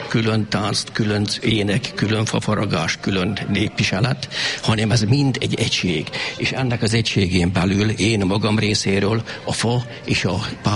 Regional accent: Keszthely, Zala, Hungary; Ez a gyerekkoromban megtörténik, itt Keszthelyen

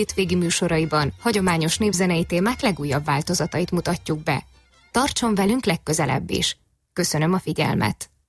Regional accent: Sfântu Gheorghe, Covasna, Romania; Mi a testvéremmel Sepsiszentgyörgyön nőttünk fel, és arrafelé nem volt olyan közösség, ahol élt volna a népzenei kultúra

